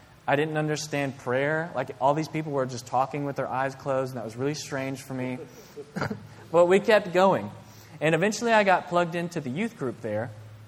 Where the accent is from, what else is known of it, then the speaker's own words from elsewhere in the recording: Bible Belt, United States; And I grew up in the Bible Belt, and so I was surrounded by Christians